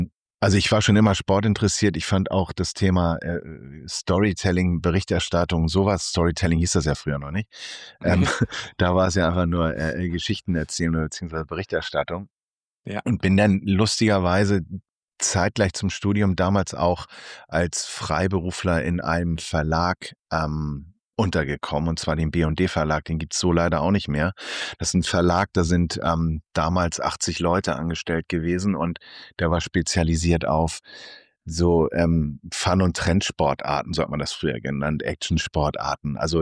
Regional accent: Hamburg, Germany; Dafür bin ich in Hamburg geboren, also in Altona zur Welt gekommen. Dann hier durch die Viertel gezogen, also in Barmbek laufen gelernt, in Alsterdorf irgendwie die Pubertät, dann den Abi und Studium in Eppendorf und jetzt bin ich in die Schanze gezogen.

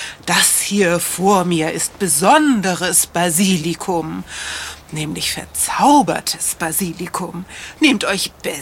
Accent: India; German is a second language; Und in Indien, meinem Heimatland, gilt die Pflanze vielen als heilig.

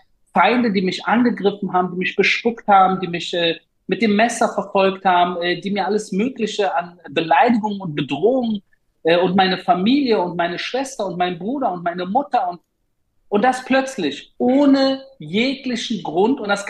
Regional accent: Berlin, Germany; Das heißt, ich bin sowohl Deutscher als auch Berliner, als auch Spandauer und Weddinger und Perser und Jude und Israeli.

